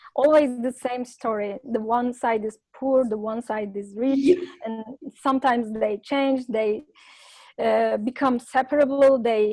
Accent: Turkey; English is a second language; Yeah, Turkey.

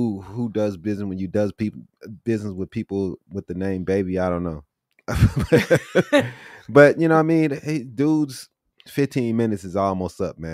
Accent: Phoenix, Arizona, United States; I got the Suns. I'm from Phoenix.

